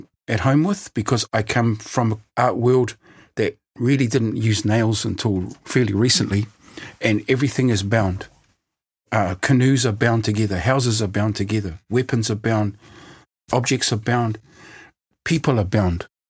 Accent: New Zealand; I'm from Aotearoa, New Zealand.

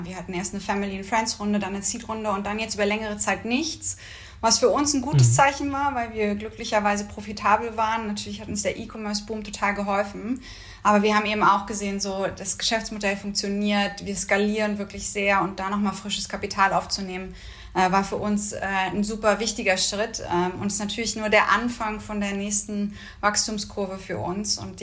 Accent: Berlin, Germany; Ich bin ja ursprünglich Berlinerin.

